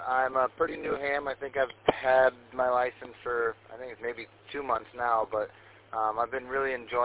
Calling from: Petoskey, Michigan, United States; I'm coming in from Petoskey, Michigan on a repeater here.

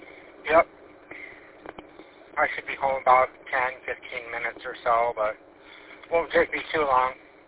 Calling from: Flint, Michigan, United States; I'm out in the Flint area. I am driving up, driving north on Irish Road and coming from Davison, and got another 8 miles to go.

